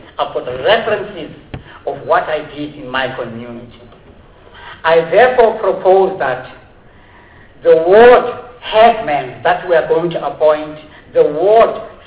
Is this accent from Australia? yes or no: no; Cape Town, Western Cape, South Africa; Mr. Chairman, I am from the Western Cape, Capetonians, traditional leaders.